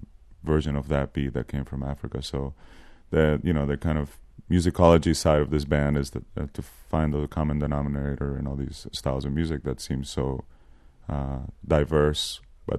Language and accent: English; Venezuela; also born or lived in North Carolina, United States / New York, United States; I'm from Venezuela originally, and grew up in North Carolina, then continued growing up in Venezuela and finished growing up back in New York.